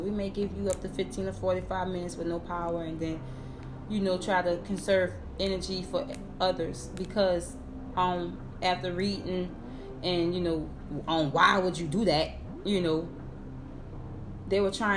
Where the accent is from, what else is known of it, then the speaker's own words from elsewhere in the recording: New Orleans, Louisiana, United States; I'm from New Orleans, from the west side of New Orleans, and I've been through Katrina, Hurricane Katrina, and devastating.